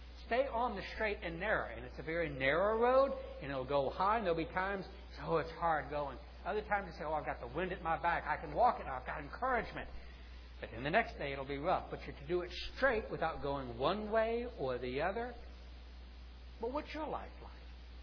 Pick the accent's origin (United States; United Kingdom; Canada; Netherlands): United States; the South; not just because I'm from the South